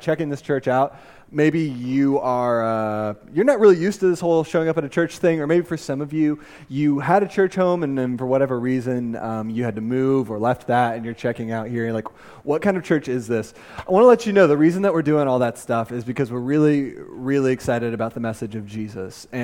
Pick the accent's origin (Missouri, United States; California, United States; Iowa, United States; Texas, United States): Missouri, United States; Kansas City; I grew up in Kansas City, Missouri